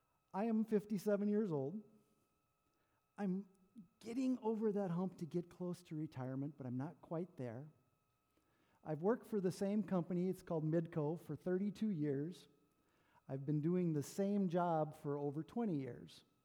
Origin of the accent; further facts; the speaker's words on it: Menno, South Dakota, United States; Yes, I am Roger's cousin, born and raised in Menno. … Actually lived right across from Bill and Judy Headley, so that's where I grew up.